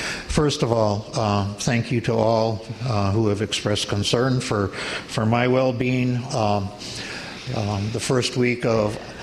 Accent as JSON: {"language": "English", "town": "Sauk Prairie", "region": "Wisconsin", "country": "United States", "tie": "born or raised there", "said": "I live in the same house I grew up in, other than the years that I was away from the Sauk Prairie area. It's been my home for 74 years."}